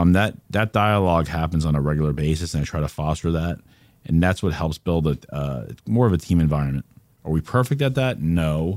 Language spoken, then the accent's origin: English; New York, United States; I wear my emotions on my sleeve. That's being a New Yorker.